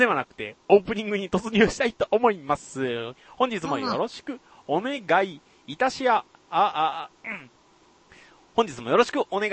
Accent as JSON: {"language": "Japanese", "region": "Kagawa", "country": "Japan", "tie": "born or raised there", "lives_now": "Osaka, Japan", "said": "まあ私の地元香川県なんですけど、まあ地元の香川県では、バスによく乗ります。乗ってました。よくでもないな。基本は自転車でしたね。"}